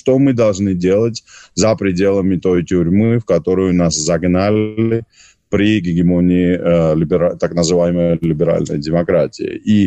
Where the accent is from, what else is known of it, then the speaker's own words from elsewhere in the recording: Georgia; Я вот от чистого сердца, там, как грузин русским моим друзьям, братьям, говорю